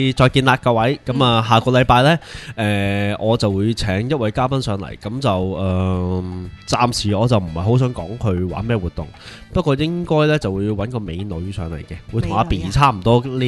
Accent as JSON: {"language": "Cantonese", "country": "Hong Kong", "said": "咁我哋作为香港人咧，虽然离我哋好远。"}